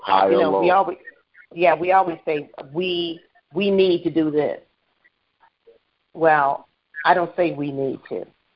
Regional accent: Cincinnati, Ohio, United States; I'm from Cincinnati, too, originally

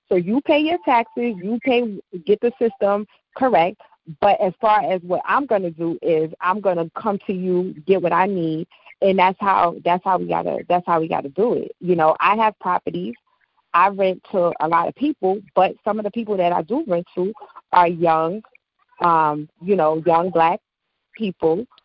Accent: Brooklyn, New York, United States; You're from Brooklyn. I'm from Brooklyn.

